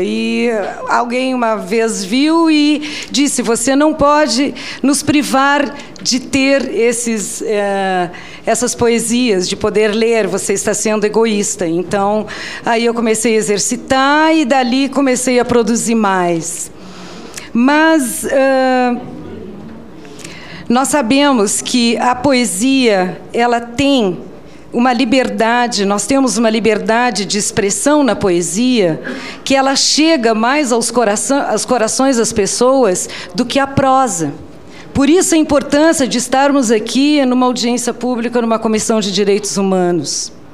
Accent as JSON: {"language": "Portuguese", "region": "Rio Grande do Sul", "country": "Brazil", "said": "Somos gaúchos, eu sou de 10 de março."}